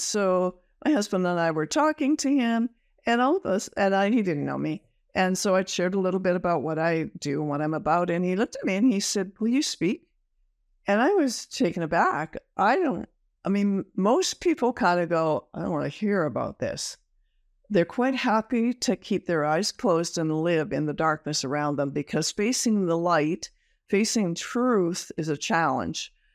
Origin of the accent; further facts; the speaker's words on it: Ontario, Canada; Of course, I'm from Ontario.